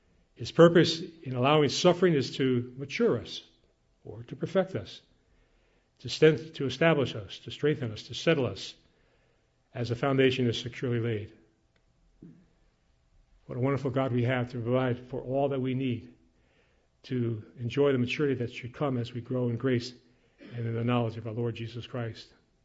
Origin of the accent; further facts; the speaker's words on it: Yonkers, New York, United States; I'll never forget one time when I was growing up in Yonkers